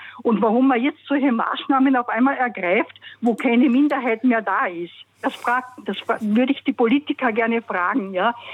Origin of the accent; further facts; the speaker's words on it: Carinthia, Austria; Ich stamme ja aus Kärnten